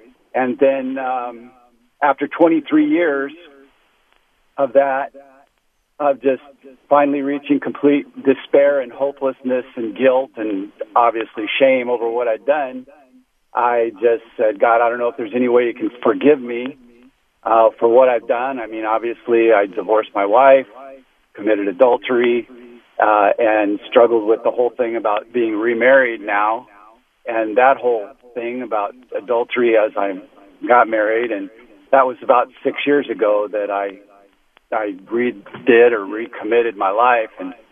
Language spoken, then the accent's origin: English; California, United States; So I grew up down in the Southern Cal area in the Jesus movement and came out of the drug scene